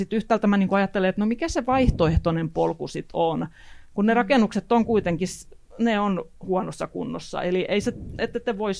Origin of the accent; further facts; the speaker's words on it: Southwest Finland, Finland; now in Jyväskylä, Finland; mä oon siis uusi-Jyväskyläläinen, on muuttanut vuonna 2008, että mulle ei ole tavallaan, että mun kotiseutu on siis Varsinais-Suomessa